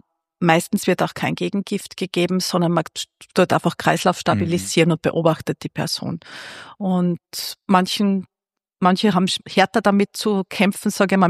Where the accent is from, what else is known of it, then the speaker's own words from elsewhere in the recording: Austria; Gerade bei uns in Österreich